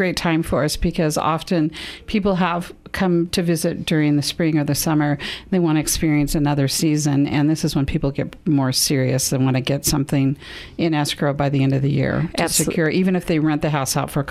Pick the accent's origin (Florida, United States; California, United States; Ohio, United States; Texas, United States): California, United States; now in Prescott, United States; Well, I actually moved to Prescott in 1999. I am from California.